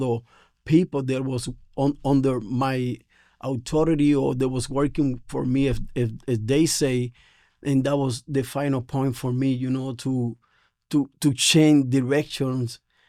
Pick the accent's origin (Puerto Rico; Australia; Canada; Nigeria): Puerto Rico; Ponce; English is a second language; I'm from Puerto Rico in this pueblo called Ponce. And as I was growing up, it was just a lot of violence, prostitution.